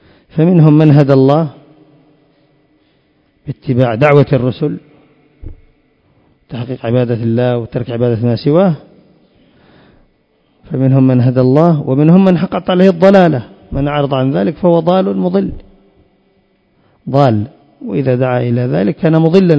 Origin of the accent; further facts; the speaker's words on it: Yemen; وعندنا هنا في اليمن يأخذون بعض الناس